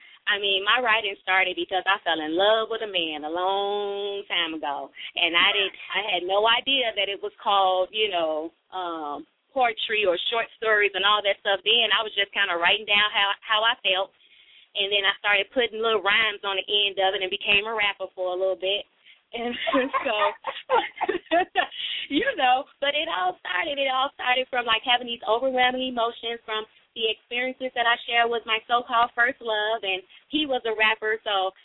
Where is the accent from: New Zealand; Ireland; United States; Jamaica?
United States; Chicago, Illinois; born and raised in Chicago, Illinois, South Side.